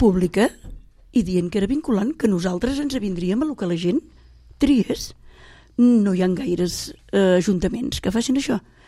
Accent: Palamós, Catalonia, Spain; born there; also born or lived in La Cala; no sóc calera de naixement, vaig néixer a Palamós, les meves arrels són caleres, els meus pares eren caleros, tota la meva família

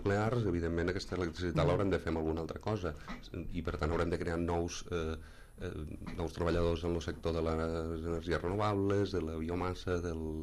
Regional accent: Vandellòs, Catalonia, Spain; jo ho dic perquè sóc de Vandellòs i aquesta situació la vaig viure més o menys de prop

